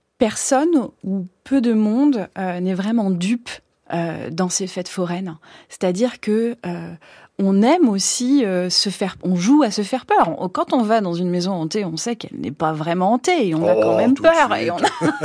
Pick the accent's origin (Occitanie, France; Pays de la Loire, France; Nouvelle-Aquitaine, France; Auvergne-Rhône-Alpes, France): Auvergne-Rhône-Alpes, France; Lyon; Moi, je suis lyonnaise